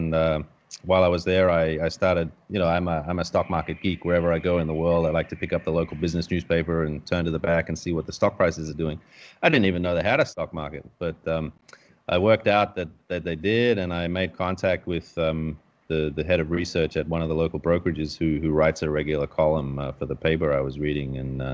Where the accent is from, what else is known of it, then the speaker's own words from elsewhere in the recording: Australia; moved away; I've been living in Asia since about 1996, so that's gone on 25 years. I grew up in Australia, lived all over the world before that. I was sort of an expat brat.